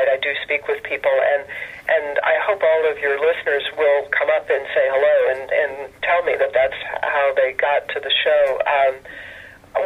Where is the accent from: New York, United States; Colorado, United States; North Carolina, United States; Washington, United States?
Colorado, United States; Fort Collins; And as you know, I grew up there in Fort Collins, Colorado, and still have my roots there.